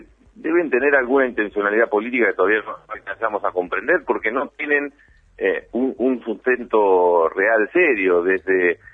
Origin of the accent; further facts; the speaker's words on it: Bahía Blanca, Buenos Aires Province, Argentina; como hay en mi propio país, yo soy de Bahía Blanca